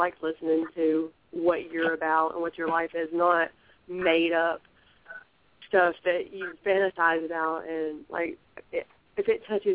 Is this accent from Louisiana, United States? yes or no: yes; Bossier City, Louisiana, United States; I'm from Louisiana, Bossier City